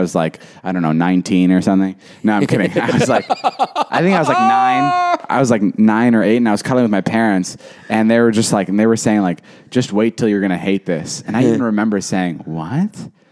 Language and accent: English; United States; A lot of it was just me trying to separate myself and be like, I'm an American.